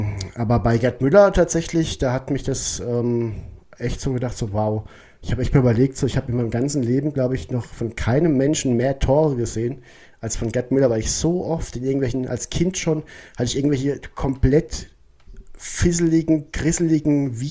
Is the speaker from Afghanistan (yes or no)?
no; Germany; Ich komme ja aus dem Odenwald.